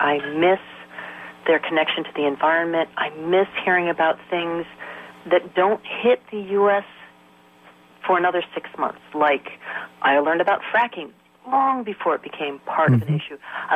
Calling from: Albany, New York, United States; I'm calling from Albany.

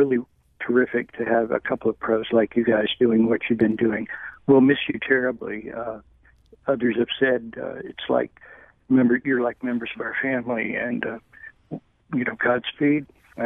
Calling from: Creve Coeur, Missouri, United States; Thanks, Don. I'm from Creve Coeur.

